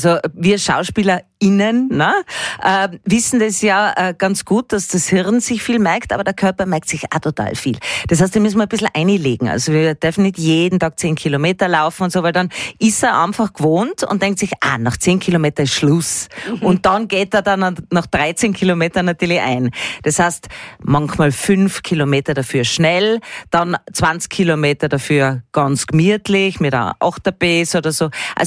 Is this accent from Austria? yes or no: yes; Tyrol, Austria; Ich bin ja Tirolerin.